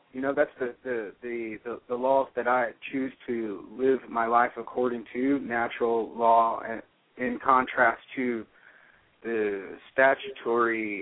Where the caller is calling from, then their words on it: Texas, United States; Near Fort Worth, Texas.